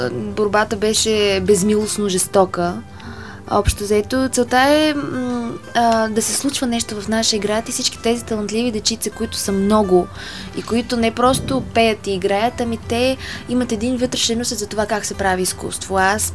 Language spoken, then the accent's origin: Bulgarian; Montana, Montana Province, Bulgaria; Монтана, това е моят роден град. Там съм израсла, завършила математическа гимназия. Там съм започнала да се занимавам с изкуство.